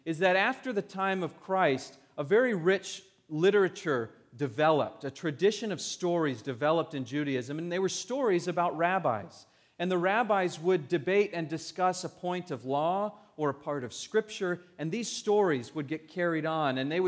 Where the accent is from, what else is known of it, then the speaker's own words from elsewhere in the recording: California, United States; When I was growing up, the church that I grew up in Southern California